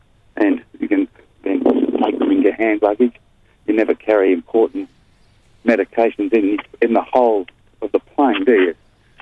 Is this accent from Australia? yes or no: yes; Australia; In Australia, as an Australian, one of the great things